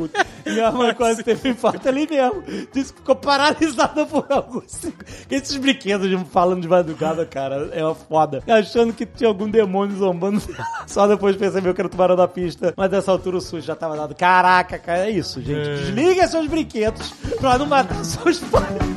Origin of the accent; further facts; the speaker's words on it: Rio de Janeiro, Brazil; Mas é que a gente é carioca e eu fiquei feliz de ver o Rio assim, sabe?